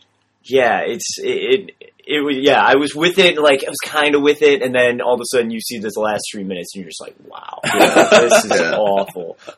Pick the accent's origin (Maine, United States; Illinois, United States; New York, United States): Illinois, United States; Chicago; I feel for the first time in my life, I feel a little bad being a Chicagoan.